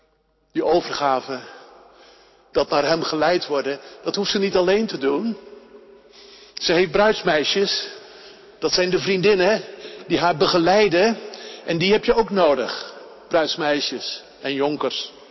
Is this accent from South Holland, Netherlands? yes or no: yes; Delft, South Holland, Netherlands; Ik kom uit Delft